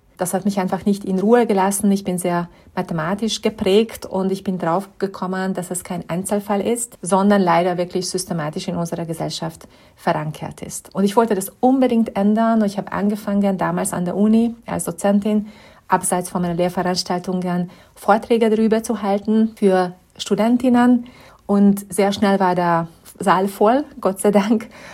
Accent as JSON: {"language": "German", "country": "Hungary", "second_language": "German", "moved": "as an adult", "lives_now": "Vienna, Austria", "said": "Ich glaube, die Zuhörer hören jetzt schon raus, dass meine Muttersprache nicht Deutsch ist. Ich komme ursprünglich aus Ungarn und vor über 20 Jahren, dank eines Stipendiums der WU Wien, bin ich in Wien gelandet und hier herzlich aufgenommen. Meine Kinder sind hier zur Welt gekommen"}